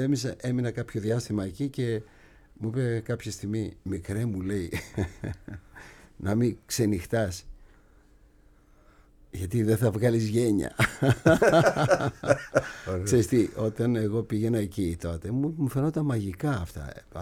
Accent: Mitrousi, Central Macedonia, Greece; born there; εγώ γεννήθηκα στο Μητρούσι, αλλά πήγα στην Κουμαριά, το οποίο είναι πολύ κοντά. Το χωριό του πατέρα μου είναι η Κουμαριά, το οποίο είναι δίπλα στο Στριμώνα.

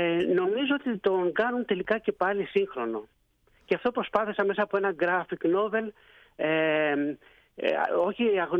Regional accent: Greece; γιατί εδώ όταν ακούνε όλοι ότι είμαι Έλληνας, με φωνάζουν

